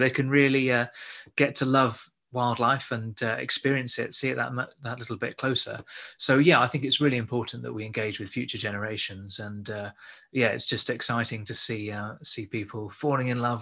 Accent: East of England, United Kingdom; Well, I grew up in the Fens. I'm a Fenland boy, really. My family are nearby, so it feels very much like being at home. And I'm settled there with my partner and our dog.

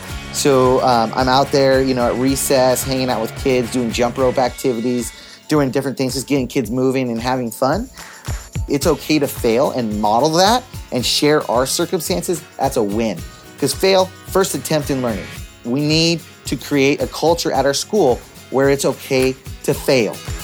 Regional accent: San Diego, California, United States; So, kind of going way back, I grew up in San Diego. I'm the second oldest of eight kids.

